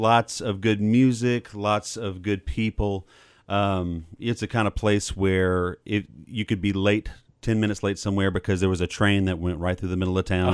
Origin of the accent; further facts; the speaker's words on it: Texas, United States; And also a lot of my songs are nostalgia for where I grew up in Southeast Texas.